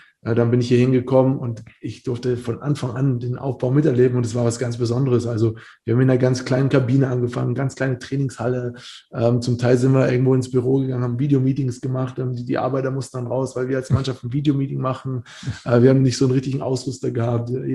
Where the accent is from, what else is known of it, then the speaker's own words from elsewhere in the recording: Bamberg, Bavaria, Germany; Also ich bin aus Bamberg, aus einer kleinen Stadt, dahin gewechselt